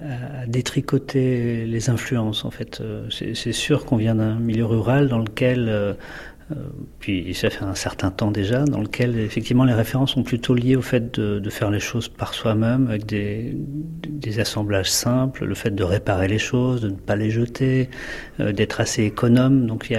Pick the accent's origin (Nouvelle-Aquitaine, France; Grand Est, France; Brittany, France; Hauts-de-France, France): Brittany, France; J'avais envie de faire autre chose et j'ai quitté la Bretagne avec beaucoup de plaisir.